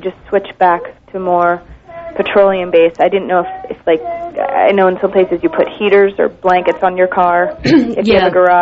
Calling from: Sedgwick, United States; and I'm from Sedgwick.

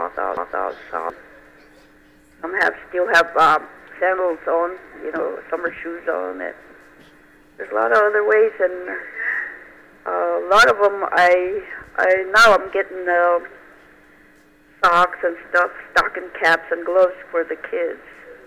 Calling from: Pine Ridge, South Dakota, United States; I'm calling from Pine Ridge, mostly Oglala area.

